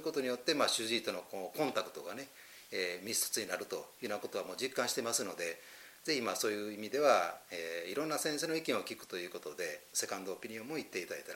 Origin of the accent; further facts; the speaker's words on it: Kishiwada, Osaka, Japan; 僕は岸和田生まれで岸和田育ちなので